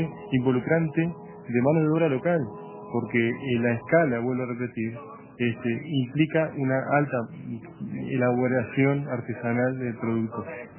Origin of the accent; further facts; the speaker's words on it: Paysandú, Uruguay; Yo vengo de Paysandú y el pobre Paysandú está mal porque cambió el modelo.